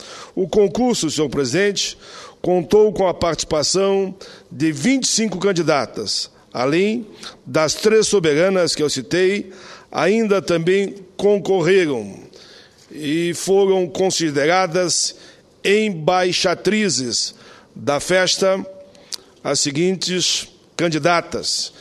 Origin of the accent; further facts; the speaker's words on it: Caxias do Sul, Rio Grande do Sul, Brazil; já que é lá da minha cidade natal, Caxias do Sul.